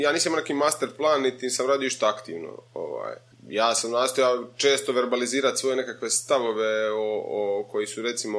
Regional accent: Dubrovnik, Dubrovnik-Neretva County, Croatia; now in Zagreb, Croatia; dakle ja sam iz Dubrovnika, izvorno, mislim, sad sam već u Zagrebu gotovo isto koliko u Dubrovniku

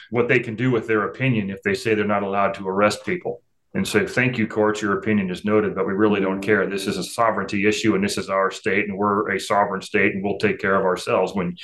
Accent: Montana, United States; bad things are happening across the state of Montana, and I'll use my home state for an example

